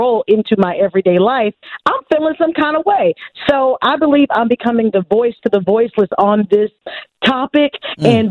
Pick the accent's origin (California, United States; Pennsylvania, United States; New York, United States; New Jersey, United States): California, United States; Oakland; I was just about to say, did you not know that I'm from Oakland?